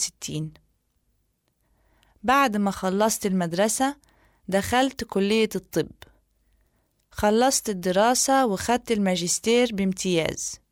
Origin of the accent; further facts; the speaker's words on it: Cairo, Cairo Governorate, Egypt; also born or lived in Zagazig; لما كان عندي 5 سنين أبويا اتنقل مصر، فبيعنا الشقة بتاعتنا وأجرنا شقة تانية في بولاق. عزلنا ودخلت المدرسة الابتدائي وبعد كده الثانوي، وخدت الثانوية العامة سنة 68.